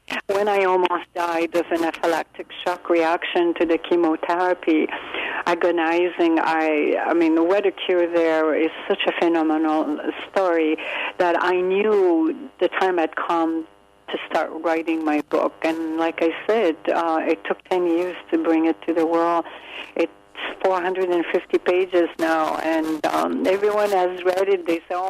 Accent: Quebec, Canada; actually from the province of Quebec.

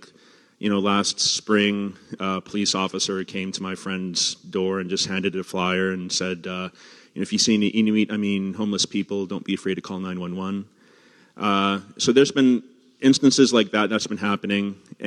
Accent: Yellowknife, Northwest Territories, Canada; So I'm an Inuk from Yellowknife. My family is from Nunavut, from the Kivalliq region.

